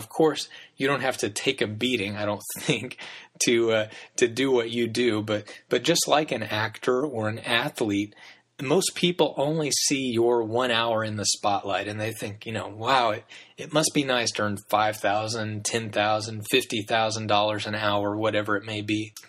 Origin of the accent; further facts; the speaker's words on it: Missouri, United States; even though I grew up in Missouri.